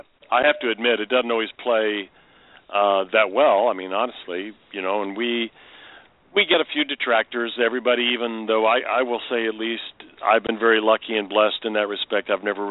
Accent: Dallas, Texas, United States; Well, I'm from Dallas. That's where we have our practice

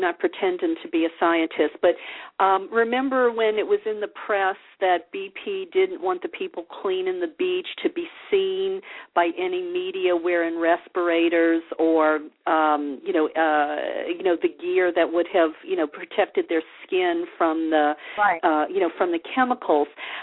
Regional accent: the South, United States; look, I come from the South.

